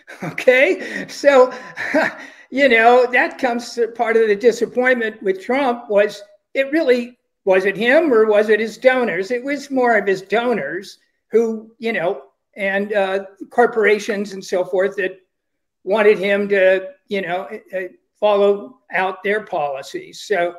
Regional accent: Pasadena, California, United States; Another experience I had is I fought taxes in my hometown of Pasadena, California.

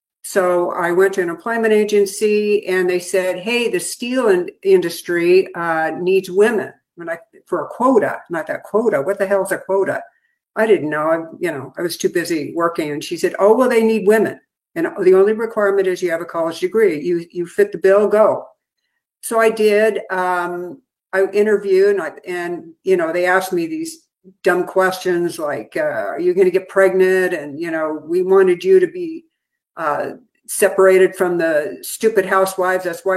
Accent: California, United States; And I grew up in California. Just to give you a little bit of background, I grew up with my father and mother were from the East Coast. I'm the only one that was born in California.

